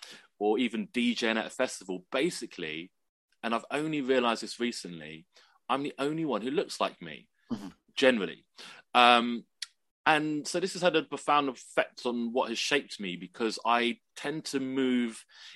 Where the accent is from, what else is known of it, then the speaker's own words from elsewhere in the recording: Edgware, London, United Kingdom; born there; I was born in Edgware. My mum's from Singapore. My dad was from Hong Kong. They moved over in the 70s.